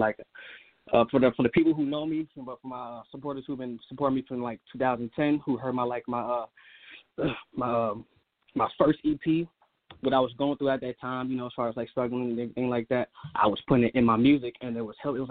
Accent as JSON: {"language": "English", "region": "New York", "country": "United States", "tie": "born or raised there", "said": "Growing up in New York, I had a lot of influence. You know, back in them days, you know, you had a lot of artists coming out of New York."}